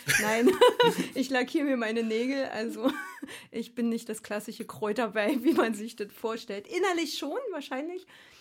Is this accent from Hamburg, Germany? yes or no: no; Berlin, Germany; also born or lived in Frankfurt / Darmstadt / Australia / Switzerland; Genau, ich bin, nicht in Köpenick. Ich komme ursprünglich aus Ostkreuz.